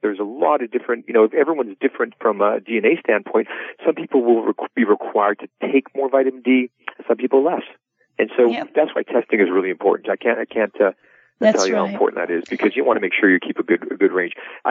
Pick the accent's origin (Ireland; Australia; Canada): Canada; now in United States; You know, I'm a Canadian, and every immigrant likes to have the word American in their company.